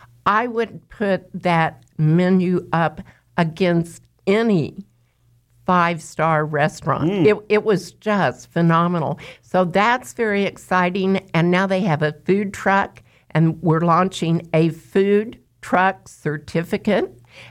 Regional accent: Eureka, Kansas, United States; I grew up in Eureka, Kansas.

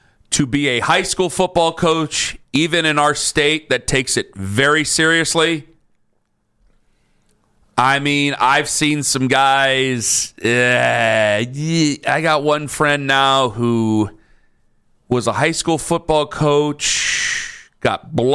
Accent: Ohio, United States; I'm from Stark County, buddy. It's the SEC of Ohio.

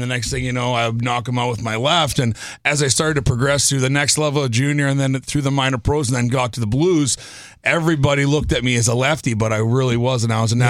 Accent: Moose Jaw, Saskatchewan, Canada; I came from Moose Jaw, Saskatchewan, so it's not a whole heck of a lot better.

